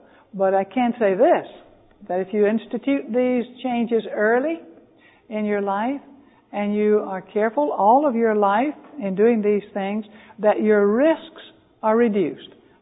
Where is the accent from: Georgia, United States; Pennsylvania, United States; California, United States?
Georgia, United States; We didn't know this as a flavoring agent when I grew up in South Georgia.